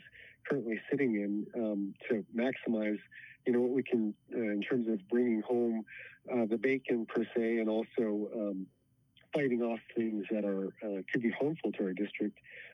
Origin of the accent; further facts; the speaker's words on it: Nome, Alaska, United States; I was born and raised here in Nome.